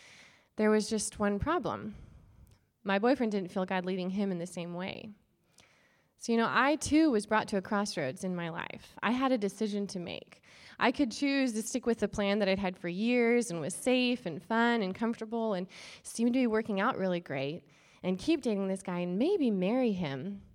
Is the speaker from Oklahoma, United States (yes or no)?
yes; Oklahoma, United States; I'm from Oklahoma, and I'm the token ginger on the team, so you're welcome.